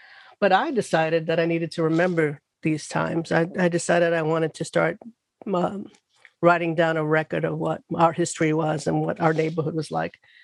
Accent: Bronx, New York, United States; Well, I grew up in the South Bronx, and my first play I wrote when I was 6 years old.

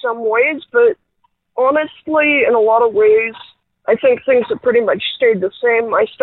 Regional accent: Texas, United States; I grew up in Texas.

